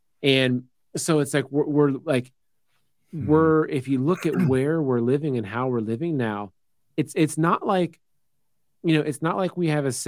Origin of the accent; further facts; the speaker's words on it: United States; we as the American people, it's like, we've got our Second Amendment, we've got our First Amendment for the most part